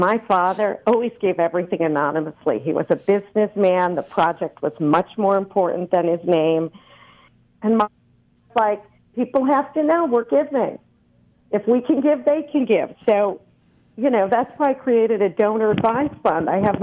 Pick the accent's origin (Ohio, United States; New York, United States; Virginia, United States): New York, United States; I am a New Yorker.